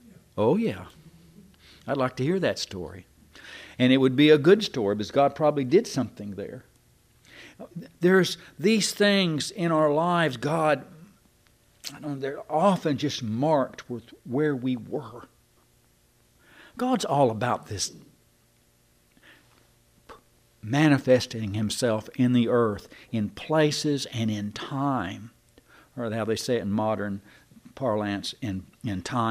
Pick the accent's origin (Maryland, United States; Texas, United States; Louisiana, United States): Texas, United States; Cleburne; I tell you right today, I could go back to good old Cleburne, Texas, and it's still my home country. They weren't always nice to me. They were shameful sometimes. But you know, it was my home country.